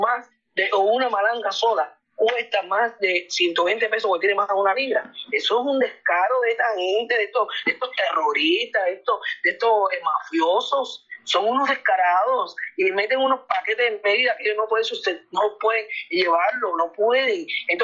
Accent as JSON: {"language": "Spanish", "country": "Cuba", "said": "somos cubanos igual, somos hermanos"}